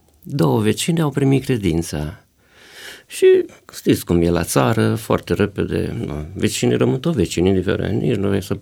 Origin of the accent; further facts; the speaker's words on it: Tăiuș, Alba County, Romania; De la Tăiuș, județul Alba.